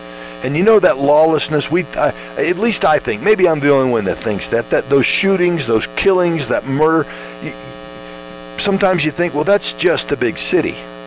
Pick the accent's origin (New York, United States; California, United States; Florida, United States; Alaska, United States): Florida, United States; You know, I'm from Florida. Richard, I'm from Florida.